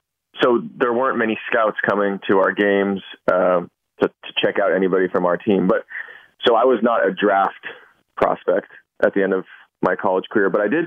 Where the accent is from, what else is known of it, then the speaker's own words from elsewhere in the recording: California, United States; Well, so I grew up in the Bay Area in the late 80s, early 90s.